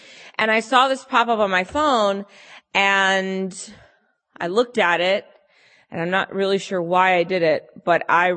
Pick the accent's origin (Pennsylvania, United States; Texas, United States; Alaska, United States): Texas, United States; Well, I am from Texas, so howdy. It's good to be here with y'all.